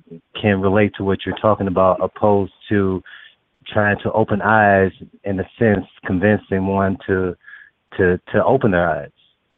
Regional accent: St. Louis, Missouri, United States; I was born and raised in St. Louis, established in 78.

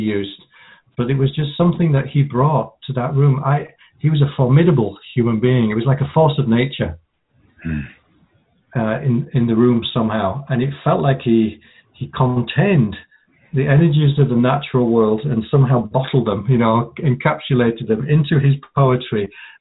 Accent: Yorkshire and the Humber, United Kingdom; when I was a school kid, and I grew up in Yorkshire.

